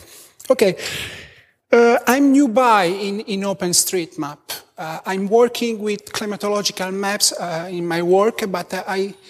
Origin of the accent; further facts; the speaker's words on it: Italy; English is a second language; I come from Italy.